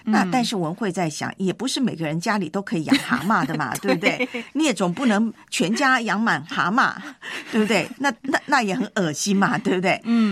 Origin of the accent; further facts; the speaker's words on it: Taiwan; 特别在我的老家啊，就是台湾，每年南部，台湾南部就很多登革热。